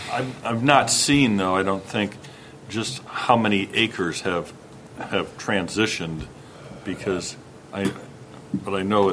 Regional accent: Washington, United States; I'm from Whatcom County

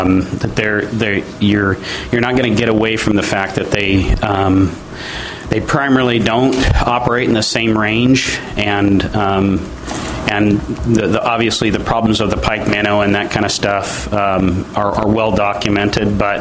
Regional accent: Toledo, Washington, United States; I grew up in Toledo, so I spent lots of hours wandering the Calis River and the Tootle and all over in that area.

